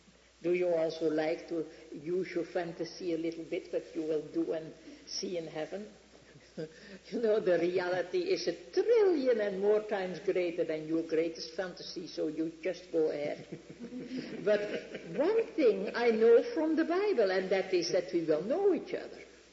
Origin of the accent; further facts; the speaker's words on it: Netherlands; Some time ago I was in my hometown. And I had a little accident. It was not so terrible, but I could not walk. I had hurt my hip. So a policeman helped to carry me into a car. When a policeman does something in Holland